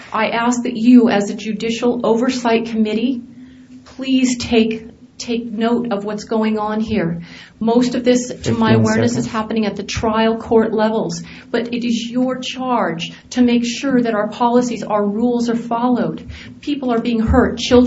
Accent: California, United States; now in Butte County, United States; I'm here from San Diego County, but also live at the moment in Butte County.

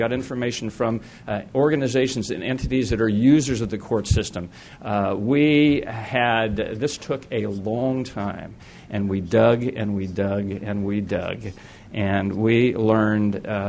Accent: Sacramento, California, United States; And I'm really pleased to see you in Sacramento, my hometown.

